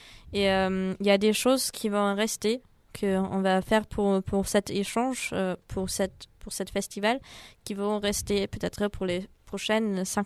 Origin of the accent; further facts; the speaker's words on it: Germany; French is a second language; now in France; Moi, je viens d'Allemagne et maintenant j'habite en France.